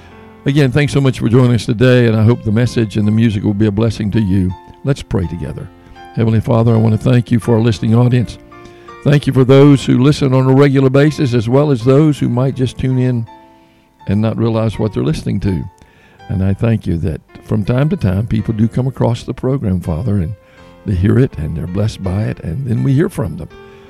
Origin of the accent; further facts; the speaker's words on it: North Carolina, United States; my home camp, the camp where I grew up in North Carolina, Camp Wesley. That's near China Grove, North Carolina